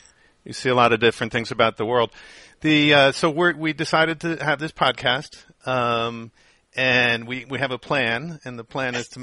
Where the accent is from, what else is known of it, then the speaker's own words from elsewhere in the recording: New York, United States; I'm a New Yorker, so sometimes I'm a fast talker, sometimes a slow talker.